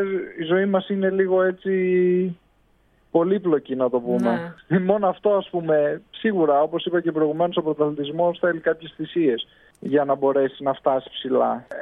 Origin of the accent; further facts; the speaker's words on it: Ioannina, Epirus, Greece; Αυτό το διάστημα τώρα είμαι για μια εβδομάδα ξεκούραση πίσω στον τόπο μου, στα Ιωάννινα.